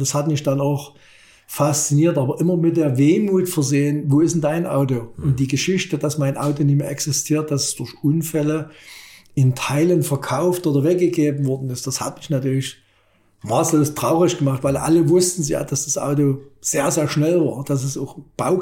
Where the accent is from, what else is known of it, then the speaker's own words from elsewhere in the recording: East Germany, Germany; ich möchte im Jahr 100.000 D-Mark verdienen als Ossi.